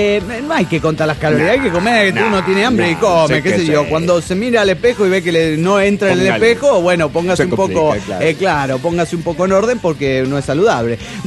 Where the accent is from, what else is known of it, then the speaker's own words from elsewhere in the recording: Guadalajara, Jalisco, Mexico; de Guadalajara, Jalisco, México.